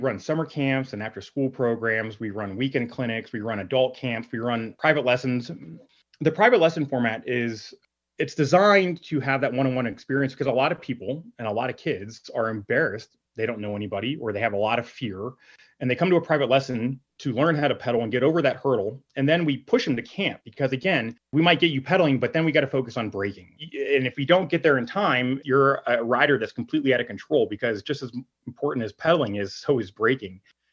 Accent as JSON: {"language": "English", "town": "Pittsburgh", "region": "Pennsylvania", "country": "United States", "moved": "yes", "said": "I moved to Colorado from Pittsburgh, Pennsylvania to race bicycles."}